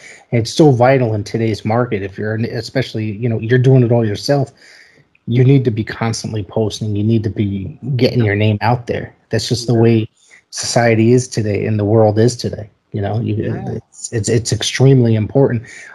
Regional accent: Northeast, United States; because I grew up in the Northeast and it's my favorite area, yeah.

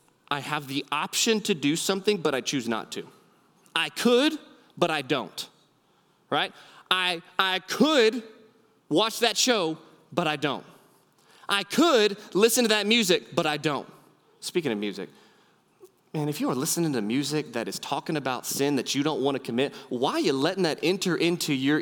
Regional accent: Houston, Texas, United States; He says, hey, where are you from? I said, oh, we're from Houston.

